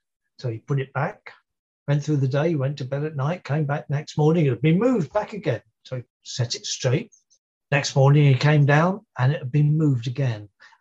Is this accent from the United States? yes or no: no; London, United Kingdom; Bear in mind, I'm a Londoner